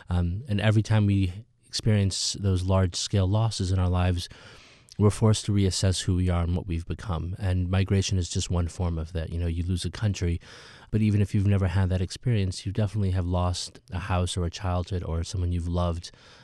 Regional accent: Peoria, Illinois, United States; some of the people that I knew growing up in Peoria, Illinois, trying to write about this type of community, this type of sort of small Midwestern town.

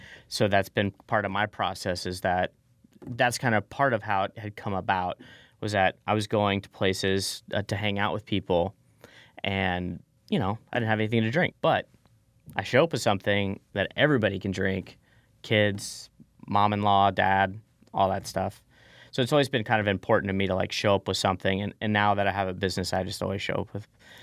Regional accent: Texas, United States; And I grew up in South Texas, and they had mangoes and papayas and fig trees, all kinds of stuff.

